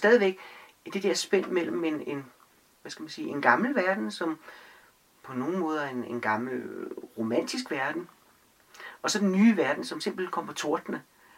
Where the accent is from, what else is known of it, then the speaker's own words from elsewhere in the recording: Holbæk, Zealand, Denmark; Men jeg kommer fra Holbæk, og de siger, at jamen, ungdomsoprøret, det nåede aldrig til Holbæk.